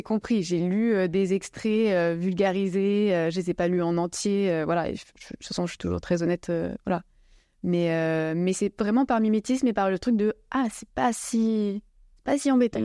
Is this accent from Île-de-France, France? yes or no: no; Montpellier, Occitanie, France; j'ai 27 ans, je viens de Montpellier.